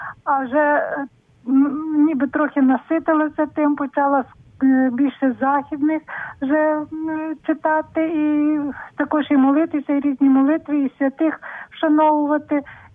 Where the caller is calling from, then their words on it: Ternopil, Ternopil Oblast, Ukraine; я з Тернополя.